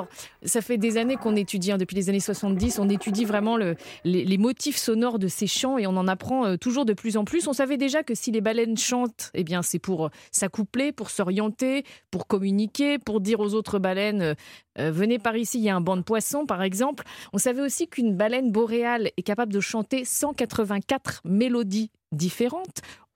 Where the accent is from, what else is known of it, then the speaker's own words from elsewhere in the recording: Brittany, France; le Finistère, là où j'ai grandi